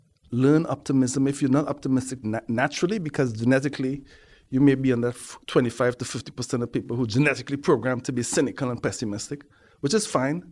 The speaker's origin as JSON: {"language": "English", "region": "Port of Spain", "country": "Trinidad & Tobago", "tie": "born or raised there", "said": "But I grew up in George Street in Port of Spain, which is actually sort of like the hub of concentrated poverty in Port of Spain."}